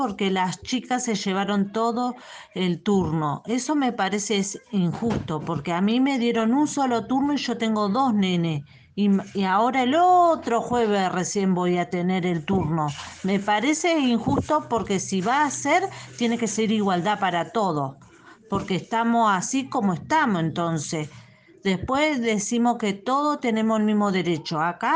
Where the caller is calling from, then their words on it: Carmen de Patagones, Buenos Aires Province, Argentina; Hola, soy una vecina de Carmen de Patagones.